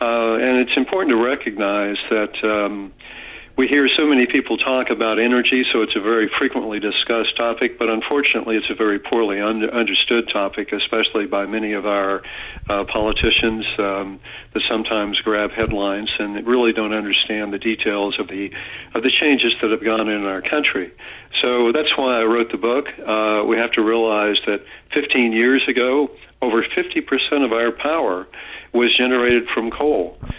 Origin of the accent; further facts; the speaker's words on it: Tulsa, Oklahoma, United States; Well, actually, I grew up in Oklahoma, in Tulsa, which was up until maybe the 60s, the oil capital of the United States.